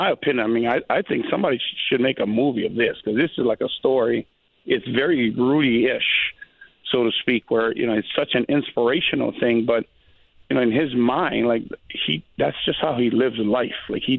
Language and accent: English; Hawaii, United States; I mean, like, I'm from Hawaii, so DeForest Buckner, I mean, I knew him growing up all the way